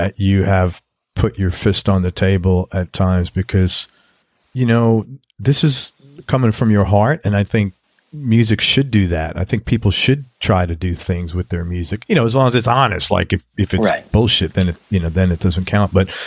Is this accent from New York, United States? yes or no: yes; New York City, New York, United States; I grew up in New York City when you were talking about.